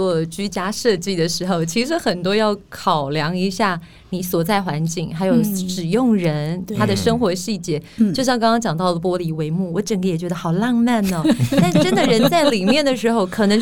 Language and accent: Chinese; Taiwan; 可是这就很对于我们台湾人理解